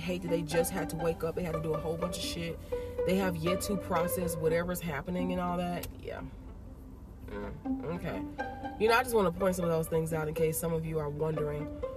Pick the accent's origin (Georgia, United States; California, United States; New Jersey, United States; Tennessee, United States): Tennessee, United States; I told you, I grew up in Tennessee.